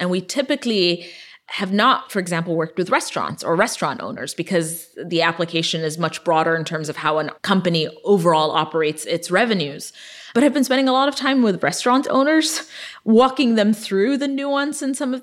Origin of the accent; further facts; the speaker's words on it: Ethiopia; I was born and raised in Ethiopia, but I was raised during the 1980s famine.